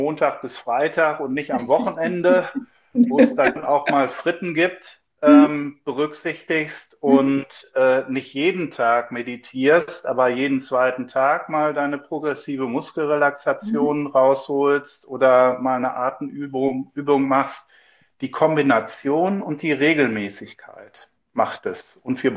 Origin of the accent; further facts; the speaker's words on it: Northern Germany, Germany; Viel Lakritz als Norddeutscher.